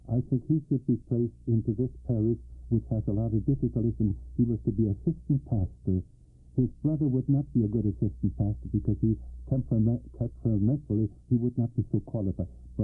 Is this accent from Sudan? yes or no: no; Frankenmuth, Michigan, United States; And I came from Frankenmuth, my father was